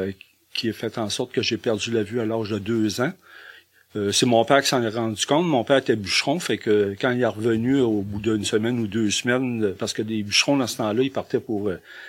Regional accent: Rivière-Bleue, Quebec, Canada; born there; Je suis né dans le Bas-Saint-Laurent, dans un beau petit village qui s'appelle Rivière-Bleue. Okay. Un village à peu près de deux, à l'époque, à peu près 2000 habitants, maintenant peut-être 1400, 1300-1400.

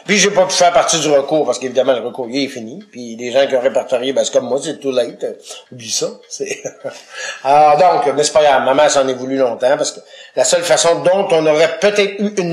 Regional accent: Sainte-Croix, Quebec, Canada; Je suis né à Sainte-Croix-de-Loubinière, dans un petit village-là. J'ai grandi là jusqu'à 4-5 ans.

